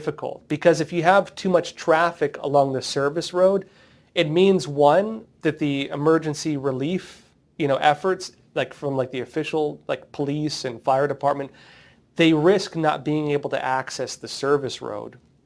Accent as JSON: {"language": "English", "town": "San Diego", "region": "California", "country": "United States", "said": "I'm from San Diego originally."}